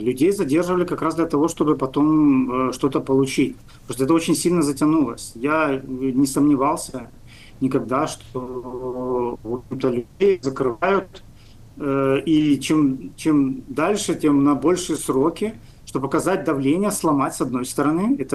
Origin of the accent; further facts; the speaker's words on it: Belarus; мы сами, белорусы, сами себе помогаем